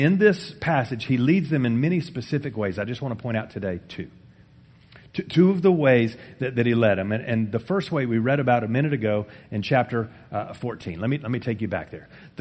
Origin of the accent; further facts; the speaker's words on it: Oklahoma, United States; See, I'm from Oklahoma. I know clouds.